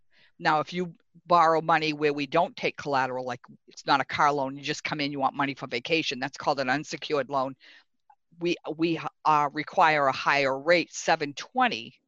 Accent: Goffstown, New Hampshire, United States; I grew up in Goffstown, New Hampshire, which is not far from here.

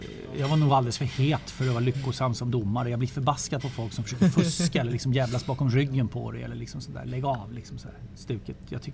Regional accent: Solna, Stockholm County, Sweden; När jag bodde i Solna sa jag alltid att jag är född i Solna, uppvuxen i Solna och bor kvar i Solna.

